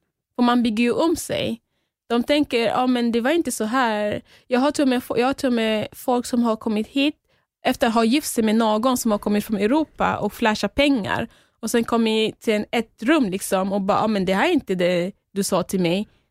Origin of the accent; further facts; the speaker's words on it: Cameroon; moved away; jag har ju inte bott i Kamerun på länge, men när jag växte upp i Kamerun